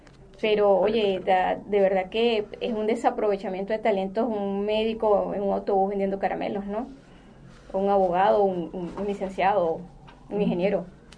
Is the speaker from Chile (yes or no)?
no; Venezuela; moved away; La mayoría queremos regresar a nuestro país porque es que por naturaleza nosotros no somos un país de migrantes